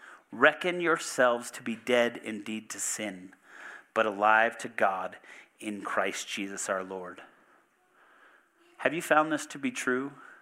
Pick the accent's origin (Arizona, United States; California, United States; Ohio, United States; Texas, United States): Arizona, United States; I grew up in Arizona, and in Arizona there are pools everywhere because it's ridiculously hot.